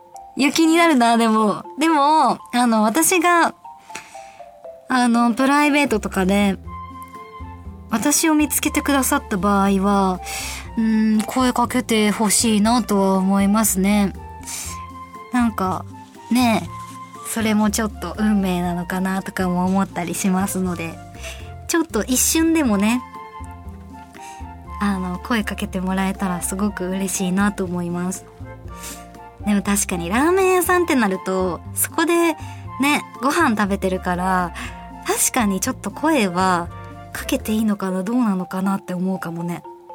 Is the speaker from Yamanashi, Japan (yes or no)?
no; Nagasaki, Japan; 九州私出身なんですけど、長崎県出身なので